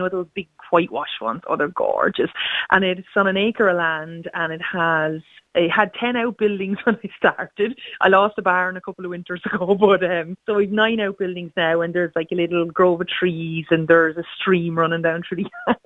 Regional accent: Leinster, Ireland; I'm from Wexford originally. And I mean, we all know Wexford prices are fairly expensive, especially up in the north of the county where I was from.

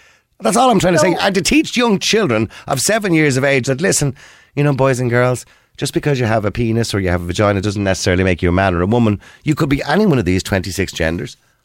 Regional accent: Ireland; I'm not. I'm Irish and I'm white. That's a fact.

